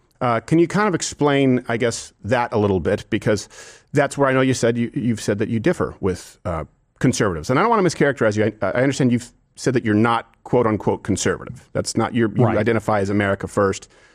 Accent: Quebec, Canada; Yeah, that's where I would already disagree with you because I was raised in Quebec, which is much more European.

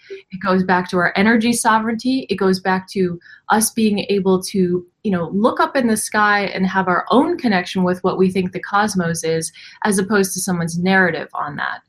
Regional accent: New England, United States; lived my life like a pretty normal person growing up in New England.

